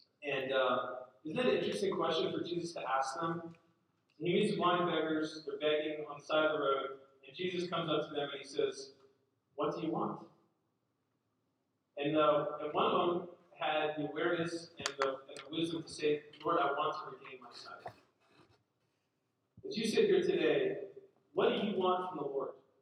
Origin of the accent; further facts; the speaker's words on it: Maryland, United States; now in Los Angeles, United States; We live in LA. Like I said, so we're not from LA. Just a quick high-level story about us. I'm from Maryland. My wife is from Virginia.